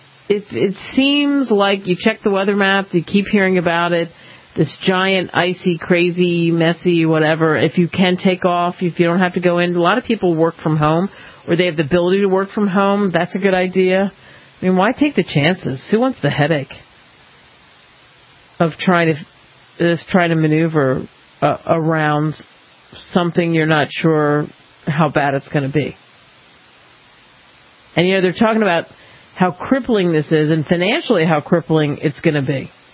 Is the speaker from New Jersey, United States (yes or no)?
yes; Cherry Hill, New Jersey, United States; I grew up in Cherry Hill, just a stone's throw away from Cinnaminson, New Jersey.